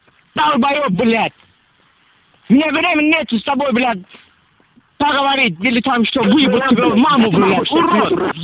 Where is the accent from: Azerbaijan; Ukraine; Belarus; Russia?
Azerbaijan; Я азербайджанец, а, блядь, не звони сюда